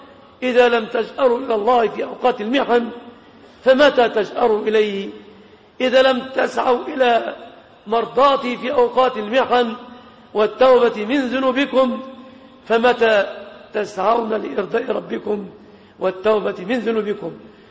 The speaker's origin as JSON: {"language": "Arabic", "country": "Egypt", "said": "اللهم سلم بلادنا مصر"}